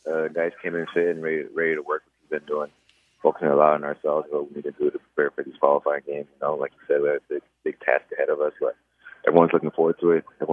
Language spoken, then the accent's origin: English; Liberia; born there; I know that I was born in Liberia.